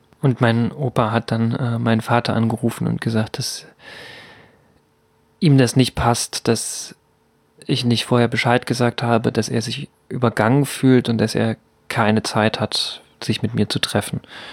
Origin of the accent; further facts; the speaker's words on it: Altenburg, Thuringia, Germany; born there; ich mich geoutet in Altenburg bewegt habe, meiner Geburtsstadt.